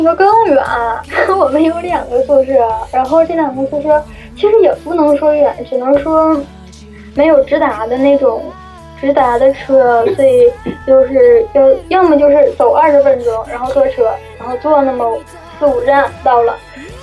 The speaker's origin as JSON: {"language": "Chinese", "country": "China", "said": "我一个中国人。"}